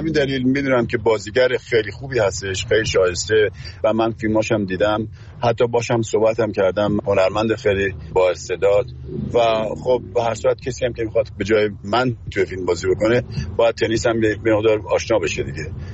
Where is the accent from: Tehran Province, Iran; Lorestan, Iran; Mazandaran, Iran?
Tehran Province, Iran; Tehran; born or raised there